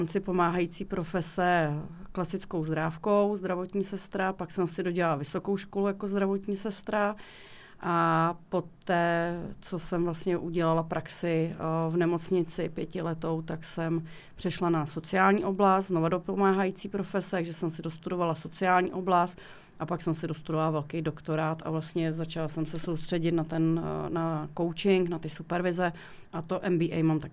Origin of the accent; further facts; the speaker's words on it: České Budějovice, South Bohemian Region, Czechia; Z Českých Budějovic. Tady jsem se narodila, tady žiju celou dobu.